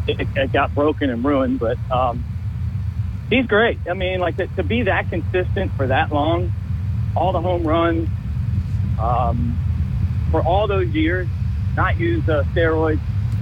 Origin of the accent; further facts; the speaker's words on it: Baltimore, Maryland, United States; Now, the baseball fan in me, I grew up in Baltimore.